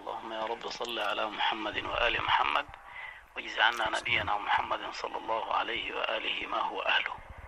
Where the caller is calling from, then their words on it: Khartoum, Sudan; وأنا من السودان أتكلم بلسان أهلي في اليمن،